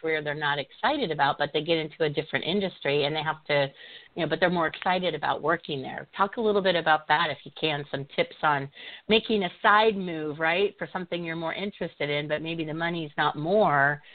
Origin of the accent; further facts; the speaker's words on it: Midwest, United States; my growing up was ridiculous, but I'm from the Midwest and it was always work hard, you know, stay loyal.